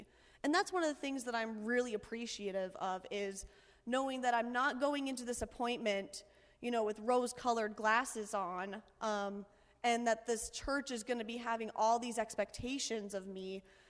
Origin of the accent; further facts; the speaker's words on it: Montana, United States; oh, I know Wyoming, I'm from Montana, and nothing's really changed.